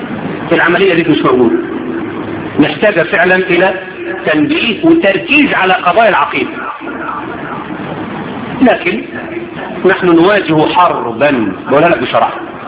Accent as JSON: {"language": "Arabic", "town": "El Mahalla el Kubra", "region": "Gharbia", "country": "Egypt", "tie": "born or raised there", "said": "ان انا اروح في بلدي المحله"}